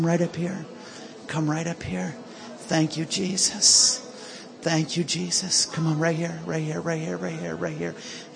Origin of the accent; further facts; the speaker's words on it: Pennsylvania, United States; I grew up in Pennsylvania on the Delaware River, and the Delaware is a very shallow river.